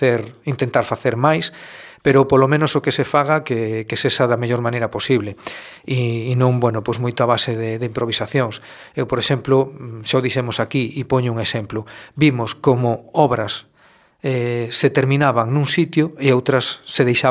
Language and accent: Galician; Negreira, Galicia, Spain; born there; nací en Negreira, non fun a nacer ao hospital a Santiago, nacín en Negreira, na miña casa en Vilachán. Sempre tiven paixón polo meu pobo, polo meu concello, me gusta.